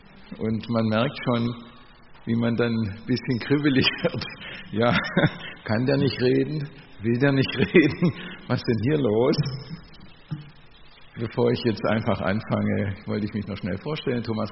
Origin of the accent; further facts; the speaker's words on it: Baden-Württemberg, Germany; Als Schwabe hoffe ich, dass man mich auch im Norddeutschen etwas versteht.